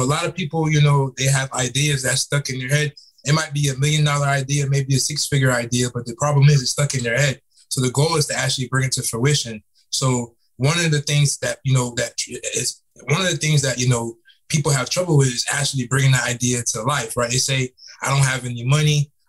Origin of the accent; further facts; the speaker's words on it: Fort Lauderdale, Florida, United States; now in Atlanta, United States; So I'm from South Florida. I'm from Fort Lauderdale, Florida.